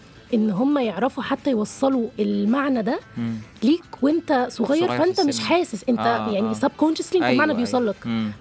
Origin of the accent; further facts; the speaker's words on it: Egypt; وعشان احنا الصناعة عندنا في مصر محترمة جدا